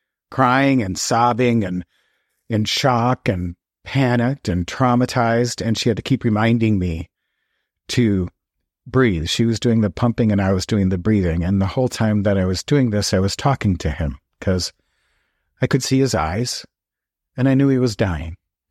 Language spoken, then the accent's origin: English; Minneapolis, Minnesota, United States; now in Palm Springs, United States; The Twin Cities, Minneapolis, St. Paul of Minnesota.